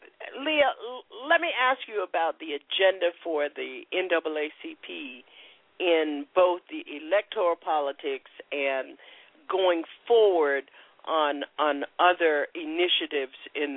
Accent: West Palm Beach, Florida, United States; They're located on Florida Mango Road in West Palm Beach, Florida. My hometown.

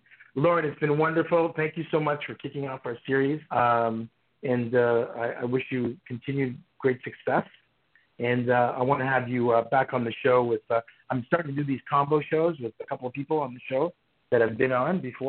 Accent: Canada; having watched hockey probably, you know, 55 years or 53 years of my life growing up in Canada

